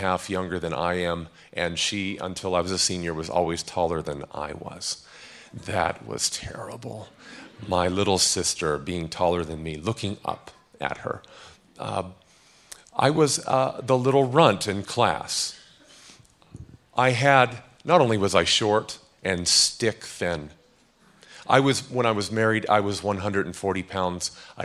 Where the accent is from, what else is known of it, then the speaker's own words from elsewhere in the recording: Pacific Northwest, United States; And I grew up in the Pacific Northwest, and so cold and damp most of the time, we needed lots of wood.